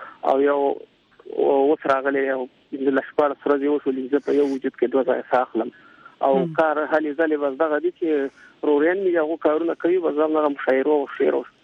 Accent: Nangarhar, Afghanistan; په لویه کې شینواري افغانستان ننګرهار په لویه کې ننګرهار ولایت اس کې مې سره تعلق ساتم.

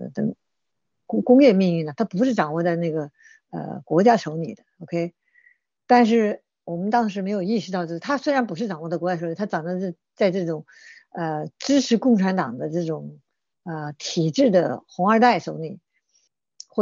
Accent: Xiangxi, Hunan, China; now in United States; 我老家是湘西，湖南湘西啊。我在美国2002年成立了

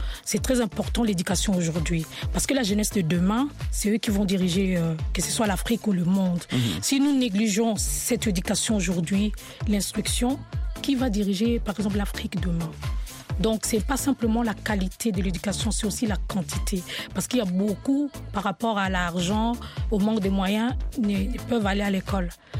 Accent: Belgium; même en Belgique, par exemple, d'où je viens, il y a des ONG

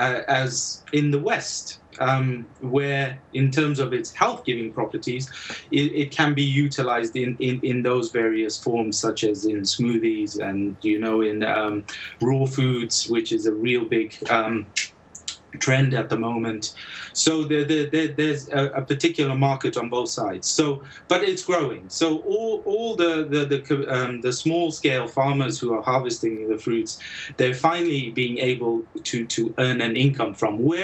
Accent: Zambia; when I grew up in Zambia and we traveled to a game park

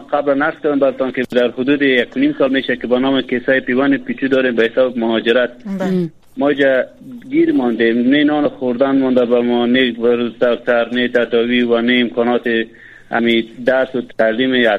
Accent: Afghanistan; now in Pakistan; از افغانستان هستم و فعلا در پاکستان زندگی میکنم

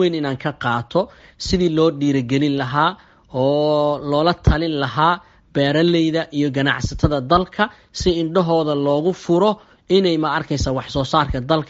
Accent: Bariire, Lower Shabelle, Somalia; maadaama aan ka soo jeedo qoys een beeraley ah waxaan ku dhashay aan ku soo barbaaray deegaan lagu magacaabo Bariire oo ka tirsan gobolka Shabeelaha Hoose

